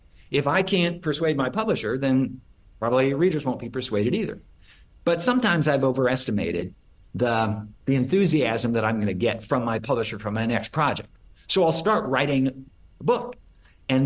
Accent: Oregon, United States; And then because I'm from Oregon, grew up in Oregon

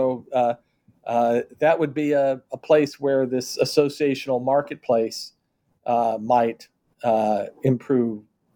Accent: Kansas City, Missouri, United States; In my hometown of Kansas City, there is an entertainment district just next door called Westport.

